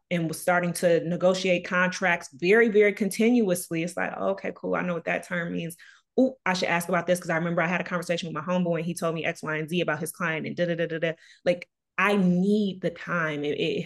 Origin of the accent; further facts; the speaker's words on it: Detroit, Michigan, United States; I'm from Detroit